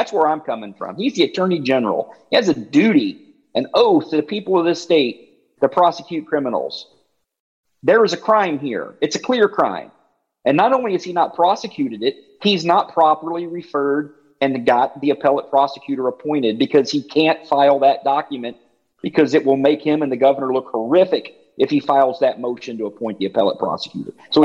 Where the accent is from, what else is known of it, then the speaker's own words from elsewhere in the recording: Greenville, United States; I love my hometown, but it's a small 5,000 person community. There's a few restaurants and a movie theater that hasn't been open since COVID started. And, there's not a lot to do in the city of Greenville, but I love the community.